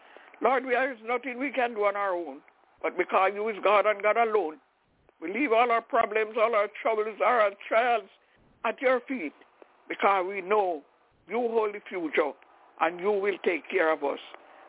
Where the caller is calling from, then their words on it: Albany, New York, United States; I'm calling from Albany in New York.